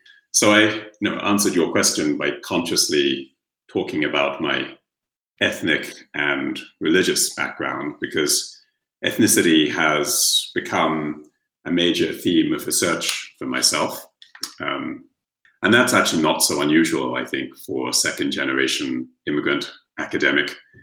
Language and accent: English; London, United Kingdom; born there; I was born in London in the 1970s. I can put the exact year on it. But my parents come from the small Caribbean nation of Guyana. But their ancestors, they hail from India